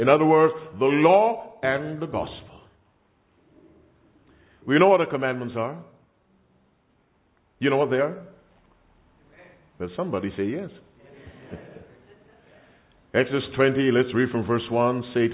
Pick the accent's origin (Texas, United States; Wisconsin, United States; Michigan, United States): Michigan, United States; And I'm from Michigan, no snowstorms.